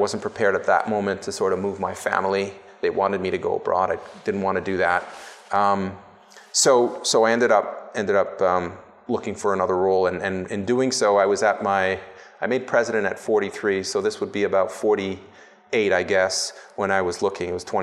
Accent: Toronto, Ontario, Canada; So my parents came in the 60s from Italy. I'd say lower middle class. But I was born and raised in Toronto.

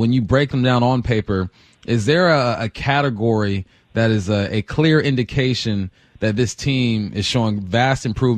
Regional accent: Culver City, California, United States; I grew up in West LA, Culver City, and hockey wasn't huge in my area, at least with my group of friends.

